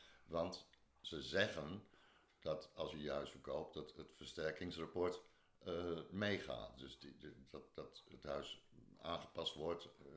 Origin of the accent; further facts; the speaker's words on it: Groningen, Netherlands; En dat wij als Groningers straks de schuld krijgen dat er te weinig gas is